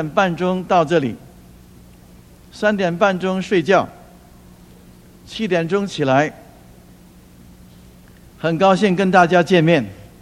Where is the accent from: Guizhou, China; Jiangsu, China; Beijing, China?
Beijing, China; now in United States; 我自己是生长在北京，我不告诉你们多少年以前哈。 那么我老家是保定府，我生长在北京，我来到美国30多年了，快40年了